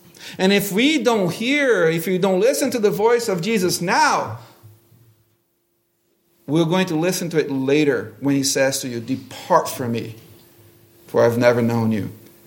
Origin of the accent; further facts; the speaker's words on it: Brazil; Oh, growing up in Brazil, so tropical region, just perfect for thunderstorms.